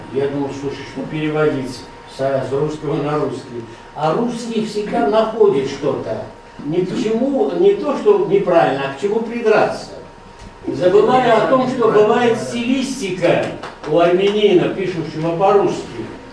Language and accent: Russian; Armenia; И, конечно, мы, армяне, радуемся, что ты получаешь признание даже за пределами Российской Федерации.